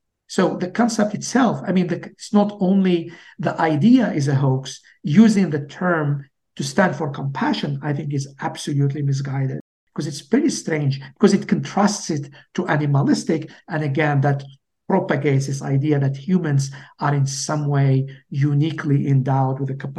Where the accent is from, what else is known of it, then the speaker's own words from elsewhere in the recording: Algeria; now in United States; And where I grew up in Algeria, meat is just a treat.